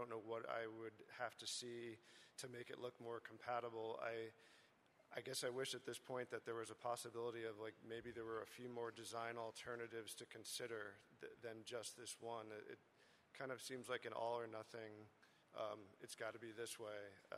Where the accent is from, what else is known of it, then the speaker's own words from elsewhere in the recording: Poughkeepsie, New York, United States; I grew up in Poughkeepsie, and I'm down there quite a lot.